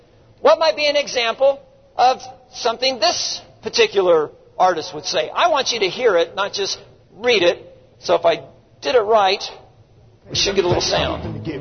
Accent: Colorado Springs, Colorado, United States; I started clipping out I'm from Colorado Springs.

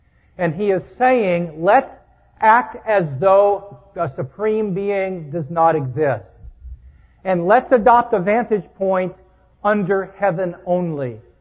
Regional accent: Kansas City, Missouri, United States; I was born and raised outside of Kansas City, Missouri

